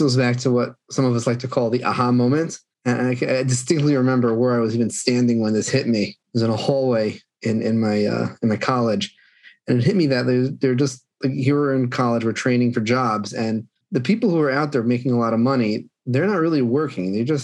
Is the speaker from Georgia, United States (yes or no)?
no; New Jersey, United States; also born or lived in New York; where we're born and bred in New Jersey and lived 10 years in New York.